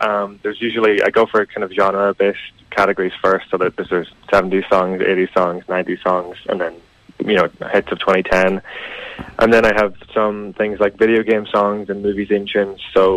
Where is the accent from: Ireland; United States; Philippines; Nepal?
Ireland; Letterkenny, Ulster; now in Belfast, United Kingdom; Yeah, I'm from Letterkenny. I'm up in Belfast at the moment doing a PhD in music for a year